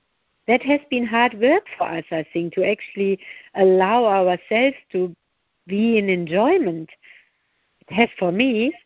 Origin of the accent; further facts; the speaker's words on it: Germany; Like in Germany, especially, I grew up in Germany